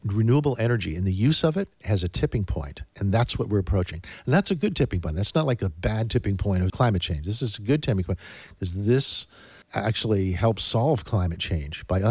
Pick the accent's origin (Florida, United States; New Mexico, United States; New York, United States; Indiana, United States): New York, United States; Don't get me wrong. I'm from New York.